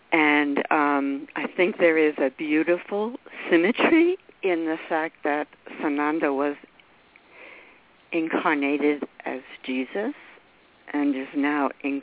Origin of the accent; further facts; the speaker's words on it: New York City, New York, United States; from New York City.